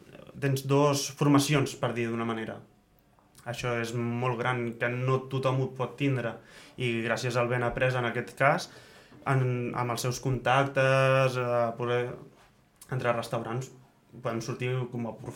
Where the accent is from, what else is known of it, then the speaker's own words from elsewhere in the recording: Els Monjos, Catalonia, Spain; Jo sóc dels Monjos.